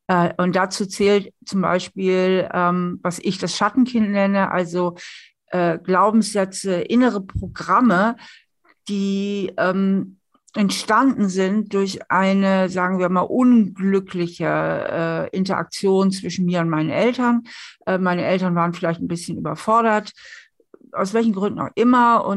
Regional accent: Hamburg, Germany; moved away as an adult; now in Trier, Germany; Ich bin in Trier, meiner Wahlheimat, und ursprünglich komme ich aus Hamburg, habe mich hier mal in der Mosel niedergelassen, beziehungsweise bin hier nach dem Studium so ein bisschen hängen geblieben

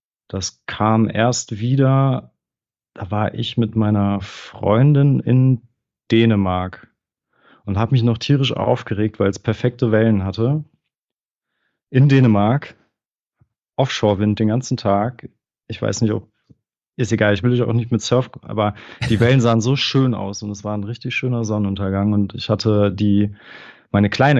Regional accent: Detmold, North Rhine-Westphalia, Germany; now in Bochum, Germany; Aus Detmold.

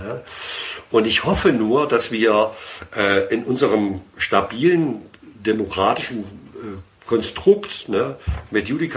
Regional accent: Germany; ich bin ja ein Kind des Ostens, wenn man so will. Ich habe die Wiedervereinigung miterlebt.

